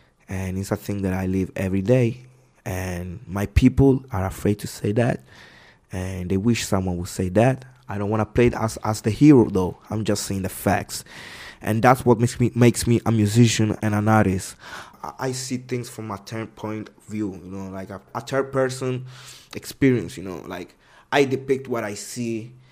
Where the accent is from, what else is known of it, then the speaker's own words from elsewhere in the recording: Palermo, Sicily, Italy; I come from Palermo, which is different.